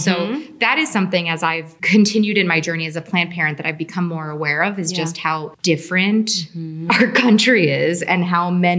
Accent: New York, United States; you know, as a New Yorker, it's interesting.

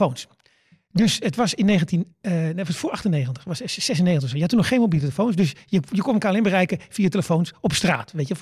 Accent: Netherlands; Weet je, ik kom uit Nederland.

